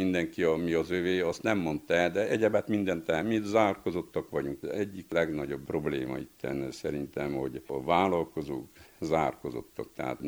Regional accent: Corund, Harghita, Romania; Itt nőttem fel, csináltam az érettségit

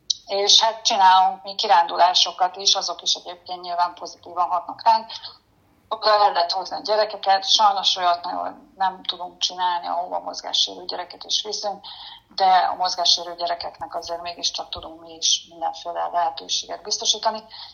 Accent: Érd, Pest, Hungary; mi érdiek vagyunk, egy Budapesthez közeli 76.000-es vagy 80.000-es nagyváros

